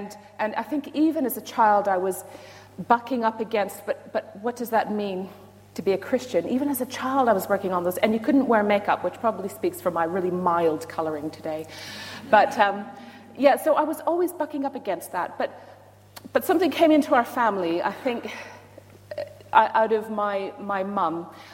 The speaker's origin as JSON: {"language": "English", "town": "Saskatoon", "region": "Saskatchewan", "country": "Canada", "tie": "born or raised there", "said": "but I grew up in Saskatchewan, Saskatoon, Saskatchewan."}